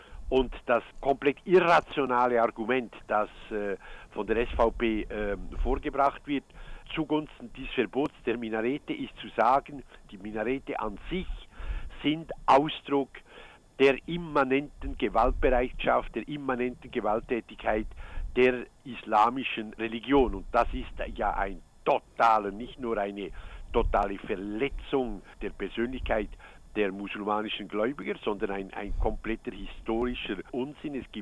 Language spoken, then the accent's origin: German; Switzerland; Ich hätte mir das nie vorstellen können als Schweizer